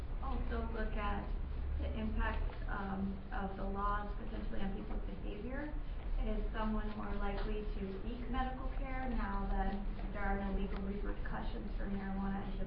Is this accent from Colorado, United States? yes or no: yes; Boulder, Colorado, United States; Hey, I'm from Boulder.